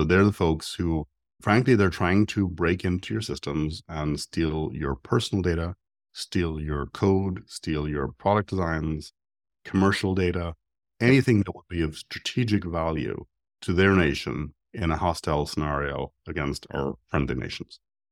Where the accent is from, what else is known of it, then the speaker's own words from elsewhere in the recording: Ireland; I'm Irish. We had a situation a couple of years ago in Ireland